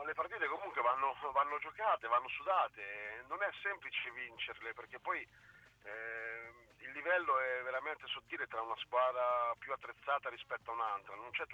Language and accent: Italian; Ancona, Marche, Italy; sono anconetano, è chiaro che mi fa sempre un certo effetto vedere quella maglia